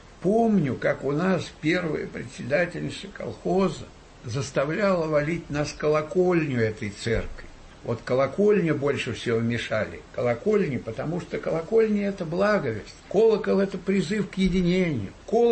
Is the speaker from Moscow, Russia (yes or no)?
yes; Moscow, Russia; born there; я родился 8 октября 1938 года в Москве, хотя я не коренной москвич. Родители мои приезжие из разных областей России.